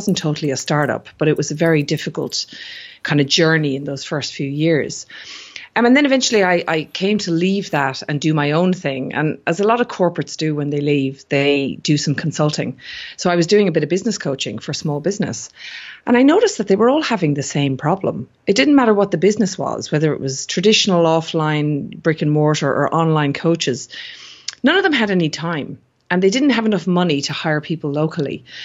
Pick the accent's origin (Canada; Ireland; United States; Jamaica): Ireland; I hail from Ireland